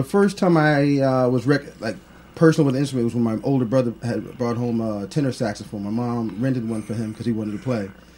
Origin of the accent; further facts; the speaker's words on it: Stamford, Connecticut, United States; also born or lived in Monroe, Connecticut; I grew up in Stamford, Connecticut, born and raised on Custer Street, East Side. And then we moved to Monroe when I think it was 11th grade. Yeah, 11th grade is when I went to Monroe, Connecticut. Been all over Connecticut, Middletown, Bridgeport, Ansonia